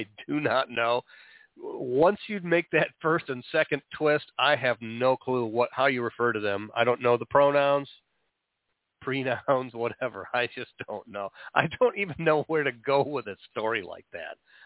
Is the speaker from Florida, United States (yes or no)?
yes; Florida, United States; now that I've satisfied my moving violation in my home state of Florida a couple weeks ago